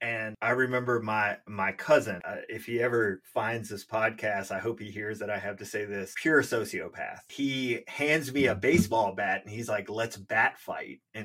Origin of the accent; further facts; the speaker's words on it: Highland Springs, Virginia, United States; Like I said, we grew up in Highland Springs, and it's a pretty cool place to grow up.